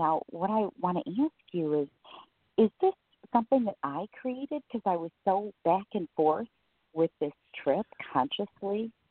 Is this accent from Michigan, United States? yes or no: yes; Michigan, United States; I'm from Michigan.